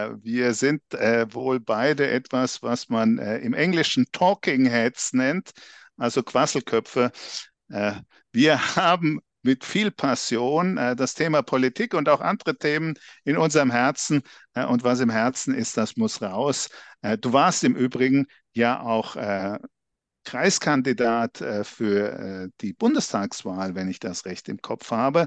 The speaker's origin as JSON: {"language": "German", "town": "Würzburg", "region": "Bavaria", "country": "Germany", "tie": "born there", "said": "Sie hören das vielleicht, ich komme nicht aus Ostholstein. Mein Platt ist doch sehr rudimentär. Ich komme gebürtig aus Würzburg, auch eine sehr schöne Gegend in Deutschland."}